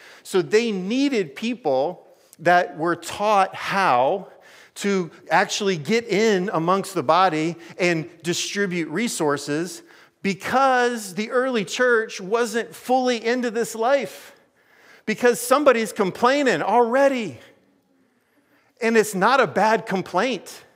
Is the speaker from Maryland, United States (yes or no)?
yes; Maryland, United States; growing up in Prince George's County, Maryland, and the diversity in the areas